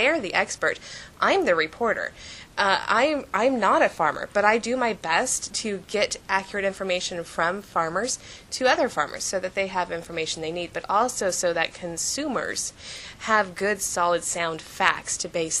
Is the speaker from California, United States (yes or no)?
yes; California, United States; the land of fruits and nuts for nothing. It really earned that title. So, you know, not to put down my home state